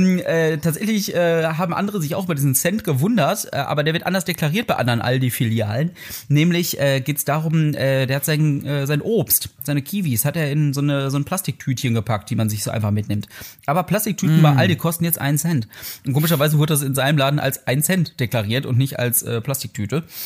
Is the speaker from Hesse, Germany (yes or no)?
no; Mülheim, North Rhine-Westphalia, Germany; now in Cologne, Germany; Ja, Ruhrgebiet. Mülheim.